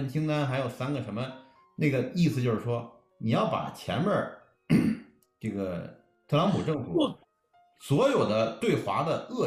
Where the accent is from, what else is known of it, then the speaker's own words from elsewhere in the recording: China; 就是我们都是中国人，我们很清楚哈